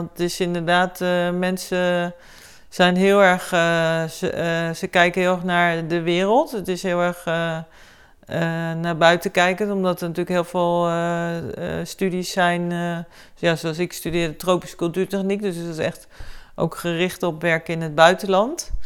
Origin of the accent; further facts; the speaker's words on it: Leusden, Utrecht, Netherlands; Ja, ik woonde in Leusden bij Amersfoort.